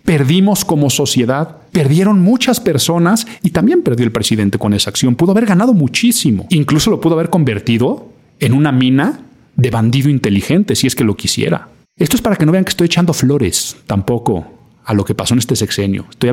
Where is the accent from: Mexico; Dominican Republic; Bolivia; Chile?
Mexico; para muchos de los que estamos en esta faz de la tierra como mexicanos